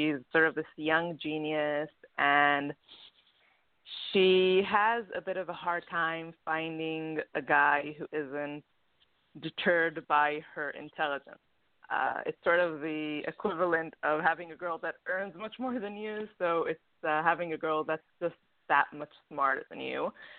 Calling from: Tel Aviv, Tel Aviv District, Israel; I am calling in from Tel Aviv.

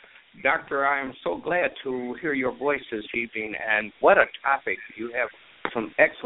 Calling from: Chicago, Illinois, United States; I am calling from Chicago. I live some 20 minutes from President Obama's home.

